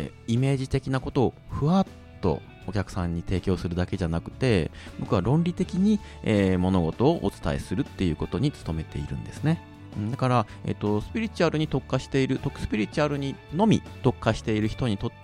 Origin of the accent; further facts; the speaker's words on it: Hiroshima, Japan; born there; もともとですね、おぎゃーと生まれたのが1972年に、広島で生まれました。